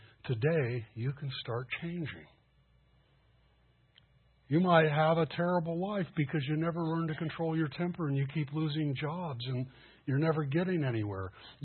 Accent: Los Angeles, California, United States; I grew up in East L.A. It was just as bad outside as it was inside.

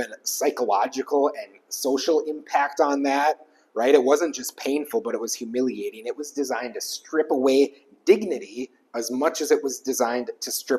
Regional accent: United States; because, you know, as an American, I made my notes in pounds

